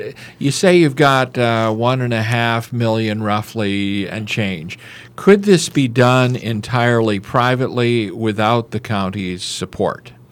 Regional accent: Chicago, Illinois, United States; accent: Chicago; a lot of people know I'm from Chicagoland, and so is Chuck. Hear a little bit of a Chicago accent there

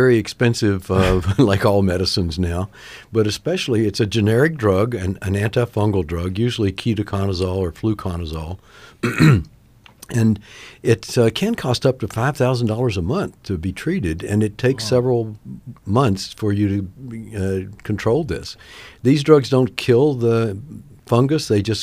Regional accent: Southern US, United States; I grew up in the South, so we had histoplasmosis

